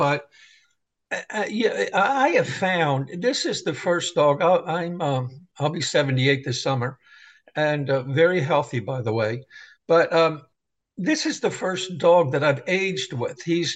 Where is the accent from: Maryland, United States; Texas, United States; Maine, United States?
Maryland, United States; Baltimore; Well, you know, Sandra and I are basically city folks. I'm from Baltimore and she's from up in New Jersey.